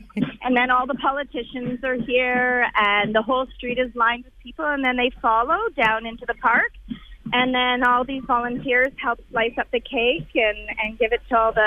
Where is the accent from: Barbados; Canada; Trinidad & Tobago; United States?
Canada; I think that Canadians, we've really kind of stepped up and said, hey, we're Canadian and pay attention.